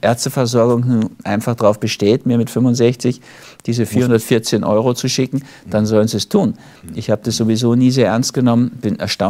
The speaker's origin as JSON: {"language": "German", "country": "Austria", "said": "Und für mich als Österreicher auch relativ hilfreich."}